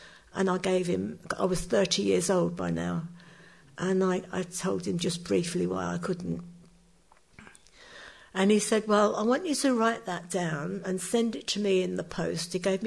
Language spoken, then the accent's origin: English; Midlands, United Kingdom; now in Horsham, United Kingdom; So I came from the Midlands down to Horsham.